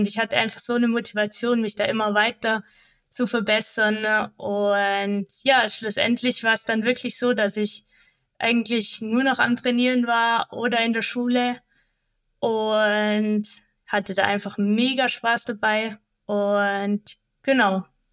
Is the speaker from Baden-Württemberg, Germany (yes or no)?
yes; Baden-Württemberg, Germany; Und mit meinen zwei Brüdern bin ich dann eigentlich genau in der Nähe von Stuttgart aufgewachsen.